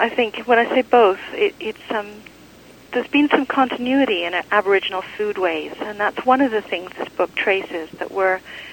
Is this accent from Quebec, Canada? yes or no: yes; Quebec, Canada; So I'm from Quebec, so I have to talk about tortière, right?